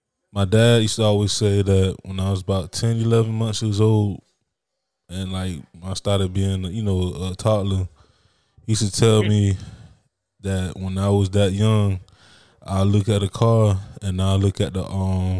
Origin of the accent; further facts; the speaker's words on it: Miami, Florida, United States; Like, down here, you know, like I said, in Florida, you know, I'm from Miami, but every Florida boy, I guess even just the whole South